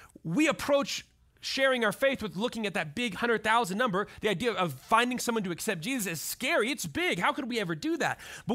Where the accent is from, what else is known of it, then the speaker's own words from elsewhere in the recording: Georgia, United States; Again, we came from Georgia, and you know, it's a big deal in Georgia, the Masters are.